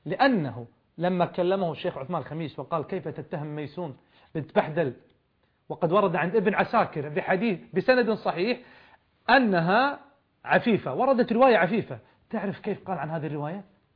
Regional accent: Kuwait; فله مكانة عظيمة عندنا ككويتيين خصوصا وعند أهل السنة عموما.

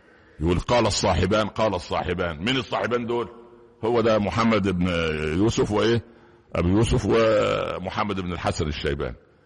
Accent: Upper Egypt, Egypt; انا نشأت في قرية في الصعيد صعيد مصر

